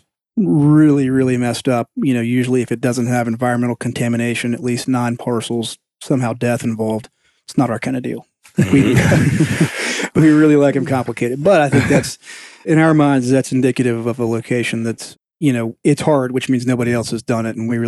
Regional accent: Atlanta, Georgia, United States; also born or lived in North Carolina; I am originally from Atlanta. Grew up here, grew up in Vinings, went to school in North Carolina, moved back here around the time of the Olympics, which was an exciting time for Atlanta.

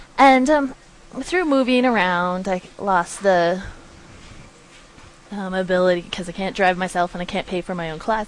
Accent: Fort Collins, Colorado, United States; I was raised up in Fort Collins, Colorado, by very academic parents.

